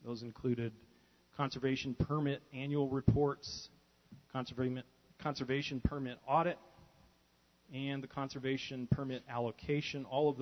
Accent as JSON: {"language": "English", "town": "Hooper", "region": "Utah", "country": "United States", "said": "I'm the chair of the Northern RAC, and I represent the non-consumptive user, and I'm from Hooper."}